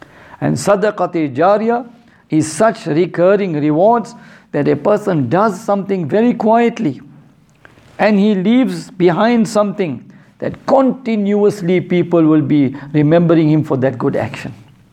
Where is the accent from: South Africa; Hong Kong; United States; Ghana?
South Africa; I come from South Africa, as the Sheikh knows.